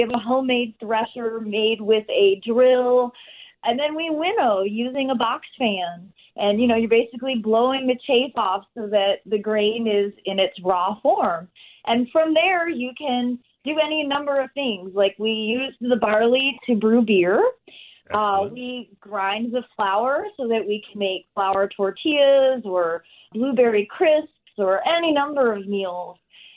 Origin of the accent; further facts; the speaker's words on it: Michigan, United States; I grew up in the Midwest. I'm from Michigan.